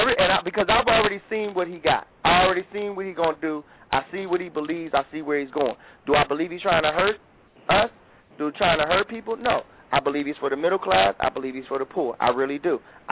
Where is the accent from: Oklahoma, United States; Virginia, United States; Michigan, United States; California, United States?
Michigan, United States; I think I'm from Michigan, born and raised, but the auto companies should have went to hell.